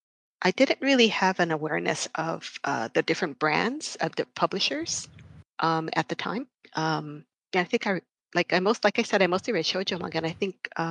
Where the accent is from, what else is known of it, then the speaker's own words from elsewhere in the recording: Honolulu, Hawaii, United States; I grew up in Hawaii. I'm a father. Depending on what side of the family you ask, I'm either third generation or fourth generation Japanese American. And growing up in Honolulu means you are surrounded by Japanese pop culture.